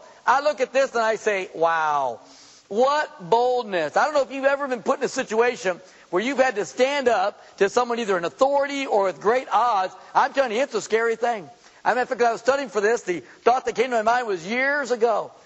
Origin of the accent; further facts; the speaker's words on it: California, United States; Of course, we grew up in Southern California. That was no big deal.